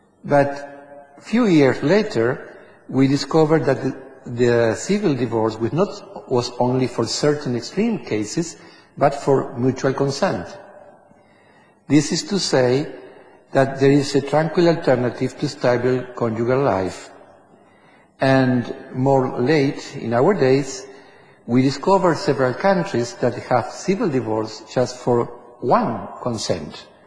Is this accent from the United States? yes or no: no; Spain; accent: Spanish; English is a second language; my Spanish background is strong in my accent. I apologize for my English.